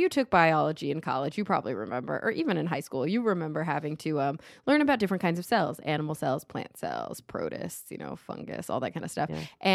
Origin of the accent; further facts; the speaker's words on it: Texas, United States; And maybe it's because we came from Texas.